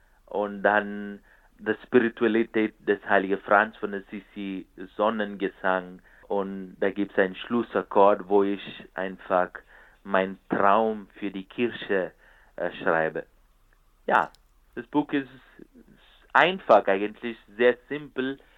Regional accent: India; now in Europe; Es beginnt mit meinem Leben in Indien, wo ich geboren bin und wie ich aufgewachsen bin, weil jetzt in der letzten Zeit, weil ich hier in Europa lebe.

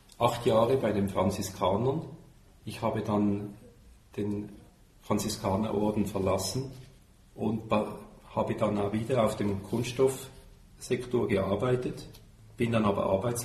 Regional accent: Rapperswil, St. Gallen, Switzerland; Also aufgewachsen bin ich in Rapperswil am Zürichsee.

